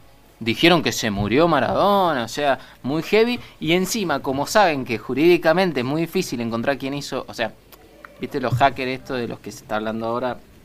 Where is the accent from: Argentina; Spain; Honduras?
Argentina; soy argentino